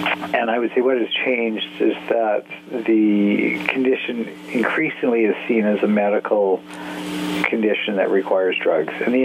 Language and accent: English; Canada; I'm Canadian.